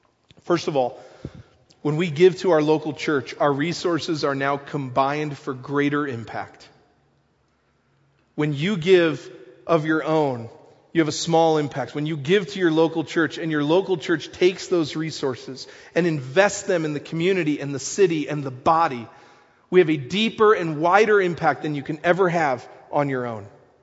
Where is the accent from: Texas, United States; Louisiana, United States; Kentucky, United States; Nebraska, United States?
Nebraska, United States; because I'm from Nebraska, thank you.